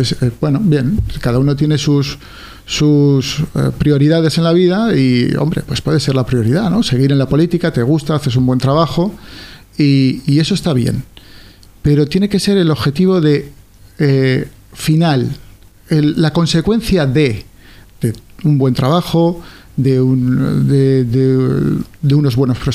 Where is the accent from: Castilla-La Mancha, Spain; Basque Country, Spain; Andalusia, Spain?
Basque Country, Spain; yo no soy alicantino, yo soy del País Vasco, y con todo lo que conlleva pues el estar en el País Vasco cuando uno era joven y vivir lo que vivíamos